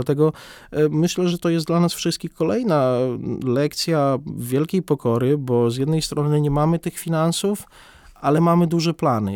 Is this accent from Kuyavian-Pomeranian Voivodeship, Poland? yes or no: no; Białystok, Podlaskie Voivodeship, Poland; Dla nas na Podlasiu, ponieważ ja jestem z Białegostoku, rodziłem się w Białymstoku, to jest coś oczywistego.